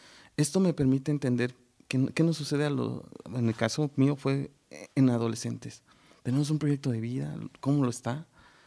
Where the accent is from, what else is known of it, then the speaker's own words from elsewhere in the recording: Oaxaca, Mexico; now in Puebla, Mexico; yo soy originario de Oaxaca, tengo 17 años que llegué a Puebla.